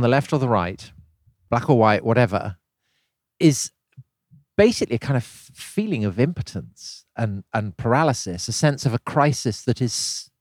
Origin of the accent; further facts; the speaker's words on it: South West England, United Kingdom; I was growing up in Wiltshire, exactly. I was. very much a place without drive-by shootings and graffiti and all that kind of thing.